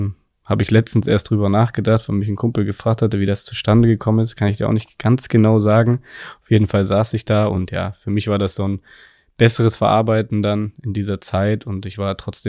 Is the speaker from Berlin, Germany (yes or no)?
yes; Berlin, Germany; Berlin ist und bleibt meine Heimat. Ich bin da groß geworden, meine ganze Familie wohnt da immer noch, die engsten Freunde wohnen dort.